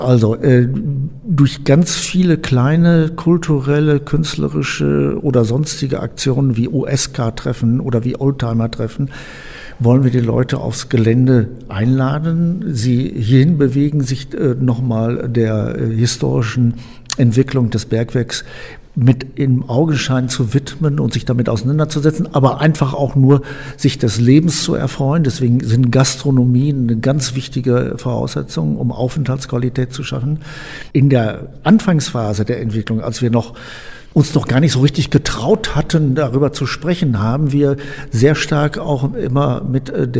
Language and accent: German; North Rhine-Westphalia, Germany; ich bin Münsterländer.